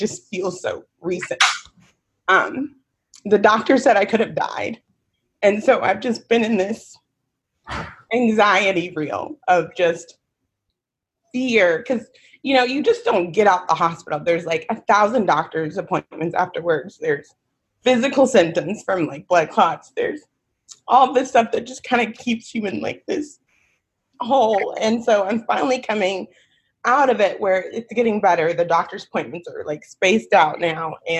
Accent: Nashville, Tennessee, United States; now in California, United States; because I moved to California from Nashville about 2 years ago. So I had never been away from, like, my hometown other than college.

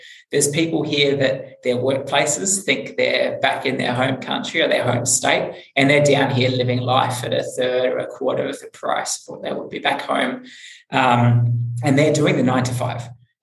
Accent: Adelaide, South Australia, Australia; moved away as an adult; also born or lived in Sydney / Melbourne; I'm from Adelaide in Australia. I left Adelaide in about 2013, moved to Sydney, moved to Melbourne for another job, moved back to Sydney, moved back to Melbourne, and then I moved to Chiang Mai in Thailand for a few months

